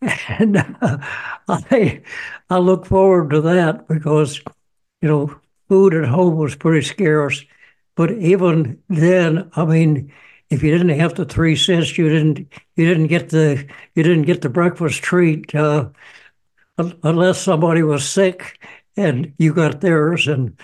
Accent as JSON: {"language": "English", "town": "Winchester", "region": "Kentucky", "country": "United States", "tie": "born there", "said": "I was born in Winchester, Kentucky. It's a town in central Kentucky, about 15 miles east of Lexington. And I was born in 1927."}